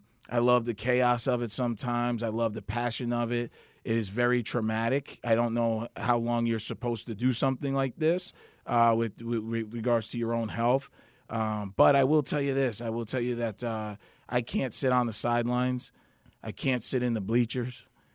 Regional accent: New Jersey, United States; now in Chicago, United States; So my background, I grew up in North Jersey, so I'm a Jersey boy

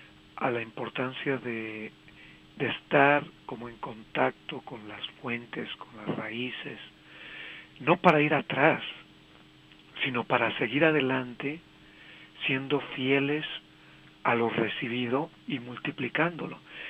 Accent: San Luis Potosí, Mexico; moved away; yo soy del estado de San Luis Potosí, pues hemos sido parte de esa emigración

